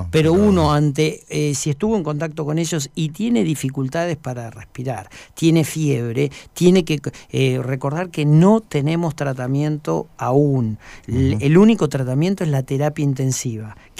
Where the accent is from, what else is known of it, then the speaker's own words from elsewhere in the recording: San Martín de los Andes, Neuquén, Argentina; yo soy nativo de San Martín de los Andes, que nos dedicábamos a jugar allá en San Martín de los, claro, Andes